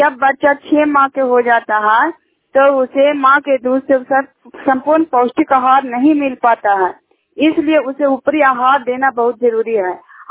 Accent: Juniyar, Bihar, India; Junior गांव के रहने वाली हूँ, हिलसा प्रखंड नालंदा जिला का निवासी हूँ।

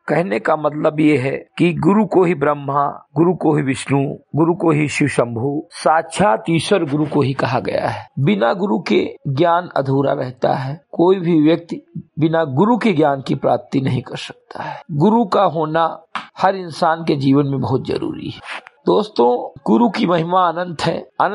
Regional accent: Bahraich, Uttar Pradesh, India; ग्राम सभा से मेरी घटेही विकास खंड मीनपुरवा, जनपद बहराइच का मूल निवासी हूं

